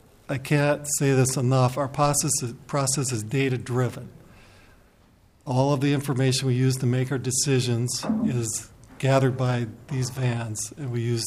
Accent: Minneapolis, Minnesota, United States; If it's a state route like where I grew up in Northeast Minneapolis, 65, we would drive that.

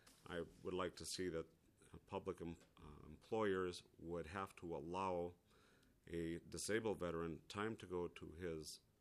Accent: Duluth, Minnesota, United States; as the Senator said, I am from Duluth.

